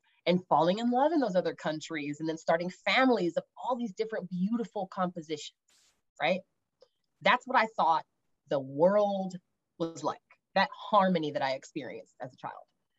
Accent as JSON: {"language": "English", "town": "Dayton", "region": "Ohio", "country": "United States", "tie": "born there", "said": "In Ohio? I was born there, yes. The reason I mention the Hilltop Housing Projects of Dayton, Ohio, I say it that way all the time. my parents grew up there across the street from each other."}